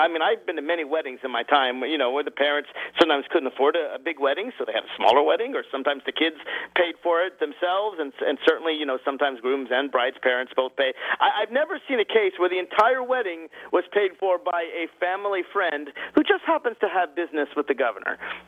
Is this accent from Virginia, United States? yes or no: yes; Virginia, United States; I want people to know about the corruption that's going on in Virginia, particularly because we have an election coming up in November.